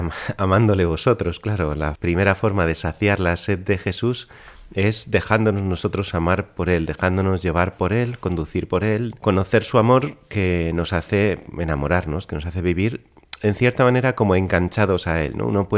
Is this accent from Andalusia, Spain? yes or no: no; Madrid, Community of Madrid, Spain; born there; yo nací en Madrid en el año 1974. Estudié allí en el Colegio de los Menesianos. Después estudié empresariales en la Universidad Complutense, en el campus de Somos Aguas.